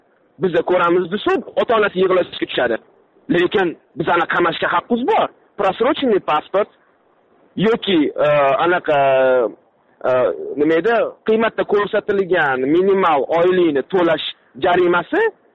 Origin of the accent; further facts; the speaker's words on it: Tashkent, Uzbekistan; men o'zim Toshkentlikman.